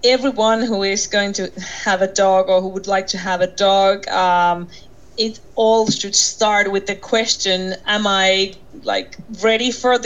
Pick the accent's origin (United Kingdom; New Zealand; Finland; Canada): Finland; English is a second language; I'm from Finland